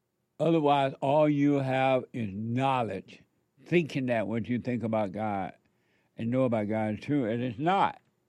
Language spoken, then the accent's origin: English; Alabama, United States; it reminded me of growing up in Alabama when America was America and it was celebrated and it was amazing.